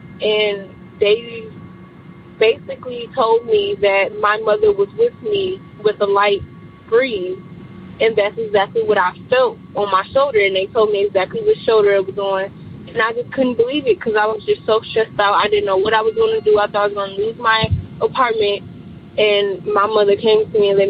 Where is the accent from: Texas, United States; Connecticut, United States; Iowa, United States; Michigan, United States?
Michigan, United States; Detroit; I'm from Detroit.